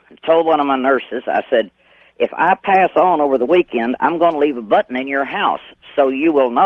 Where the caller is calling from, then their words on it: San Antonio, Texas, United States; from San Antonio, Texas.